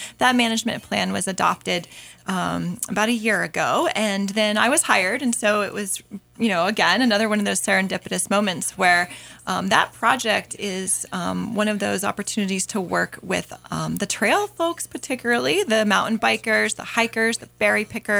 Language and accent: English; Vermont, United States; born there; I am truly a mountain girl, and I was born in Vermont and ski raced and was raised similar to Mr. Russell. I was very poor growing up